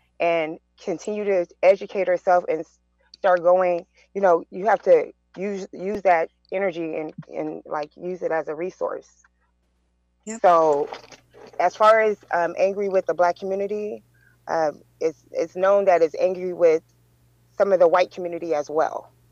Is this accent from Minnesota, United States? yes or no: no; Los Angeles, California, United States; My response to that is, as you know, I'm from Los Angeles, California